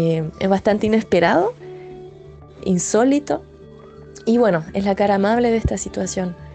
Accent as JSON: {"language": "Spanish", "country": "Chile", "lives_now": "Marseille, France", "said": "Soy chilena, vivo en Marsella desde hace varios años"}